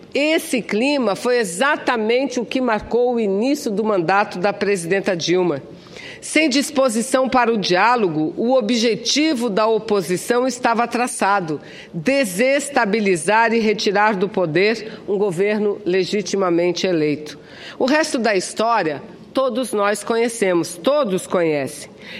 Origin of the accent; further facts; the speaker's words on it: Amazonas, Brazil; eu que sou do estado do Amazonas